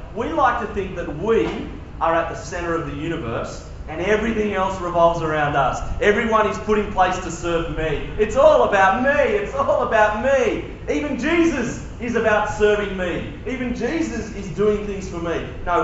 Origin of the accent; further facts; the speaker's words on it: Queensland, Australia; As an Australian, that's a hard thing. As a North Queenslander, my guess is that's a hard thing.